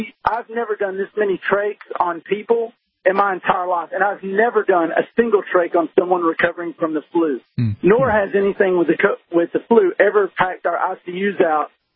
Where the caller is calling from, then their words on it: Tennessee, United States; And, yeah, I'm calling from Tennessee, but a big shout-out to all my people on Exit 12 in New London, New Hampshire.